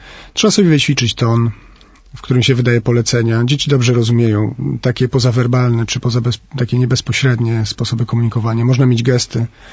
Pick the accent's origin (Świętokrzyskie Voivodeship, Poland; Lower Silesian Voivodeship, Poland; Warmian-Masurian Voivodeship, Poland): Warmian-Masurian Voivodeship, Poland; now in Warsaw, Poland; Ja przepraszam za ten przykład, ale pochodzę z Mazur, tutaj w Warszawie jest bolesny.